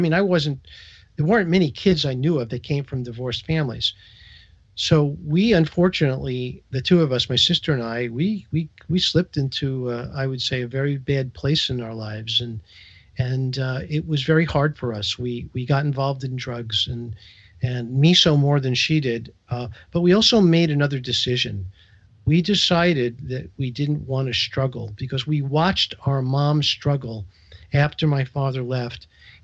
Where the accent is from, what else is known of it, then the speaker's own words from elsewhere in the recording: Brooklyn, New York, United States; Yes, I grew up in Manhattan Beach, Brooklyn, right down the Belt Parkway from you.